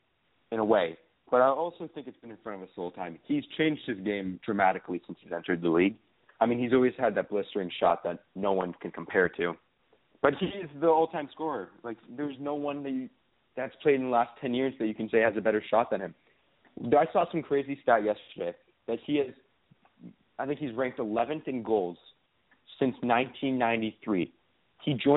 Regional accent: Canada; You know, I'm Canadian.

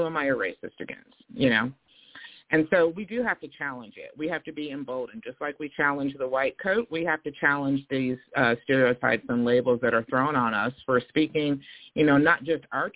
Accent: Australia; Half Australian. I'm half Australian. I'm an Australian.

